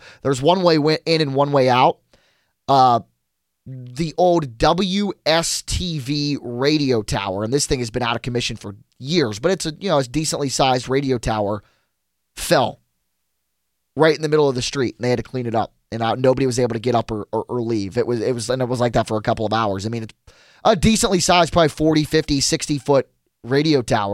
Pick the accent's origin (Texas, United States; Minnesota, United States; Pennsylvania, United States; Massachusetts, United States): Pennsylvania, United States; South Hills; I grew up in, you know, I went to Baldwin, I grew up in the South Hills, and Fiore's in Brookline.